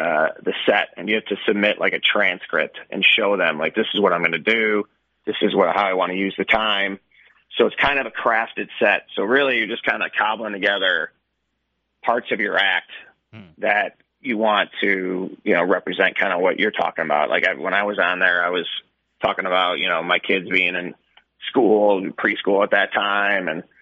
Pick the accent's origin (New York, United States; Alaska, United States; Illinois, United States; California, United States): Illinois, United States; Chicago; I grew up in Beverly, Morgan Park, South Side.